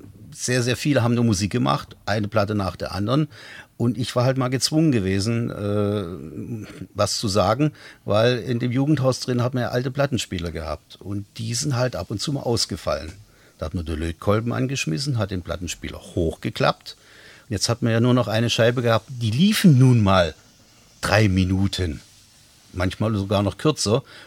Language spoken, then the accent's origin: German; Berlin, Germany; born there; Ich bin garantierter gebürtiger Berliner. Und zwar Westberliner. Ich betone das nochmal. Und ich habe halt, die Berliner haben extra eine Schnauze. Eine ganz freche Schnauze, man muss sich durchsetzen können.